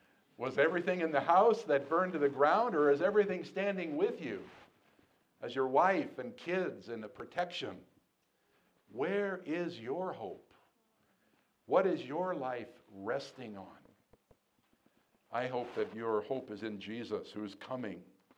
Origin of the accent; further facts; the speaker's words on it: California, United States; I watched the news of my home state in California